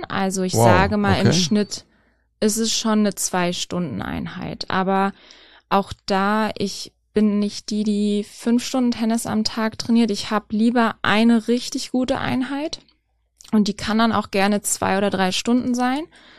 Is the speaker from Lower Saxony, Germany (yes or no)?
yes; Lower Saxony, Germany; im Gifhorn ab und zu gespielt. Die hat sich da irgendwann ein Häuschen gekauft und in der Nähe von meiner Heimat.